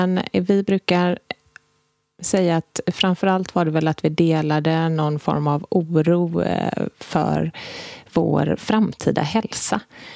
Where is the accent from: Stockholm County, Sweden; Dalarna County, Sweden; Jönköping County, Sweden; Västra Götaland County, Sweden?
Västra Götaland County, Sweden; Gothenburg; accent: Gothenburg dialect; Vi känner varandra från ungdomsåren i Göteborg. Vi är båda göteborgare, som du säkert hör på vår dialekt.